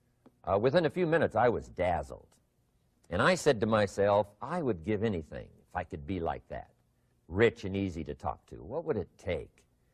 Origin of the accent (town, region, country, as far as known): Idaho, United States; born or raised there